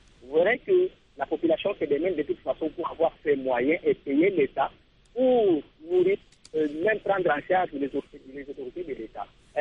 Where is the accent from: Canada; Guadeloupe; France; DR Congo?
DR Congo; ici chez nous, en RDC